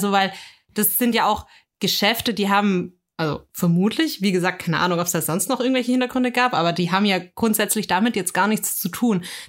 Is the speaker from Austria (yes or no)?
no; Stuttgart, Baden-Württemberg, Germany; weil Stuttgart gehört so zu meiner Heimat